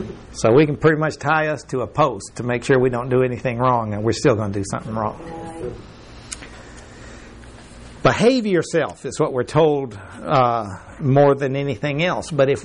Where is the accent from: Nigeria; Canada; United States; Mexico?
Mexico; because I was raised in Mexico and I was raised in the established church